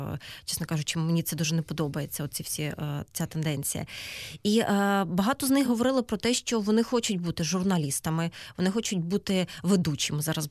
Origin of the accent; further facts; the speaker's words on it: Mariupol, Donetsk Oblast, Ukraine; якби я не потрапила на телебачення в моєму рідному місті Маріуполь Донецької області